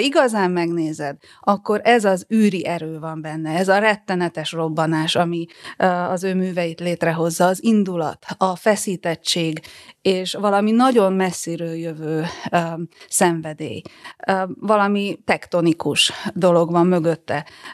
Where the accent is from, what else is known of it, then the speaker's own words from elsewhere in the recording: Cluj-Napoca, Cluj County, Romania; Kolozsváron nőttem fel, valamiért az ő könyvei nem jutottak el, hát nagyon nehéz volt magyar könyvet szerezni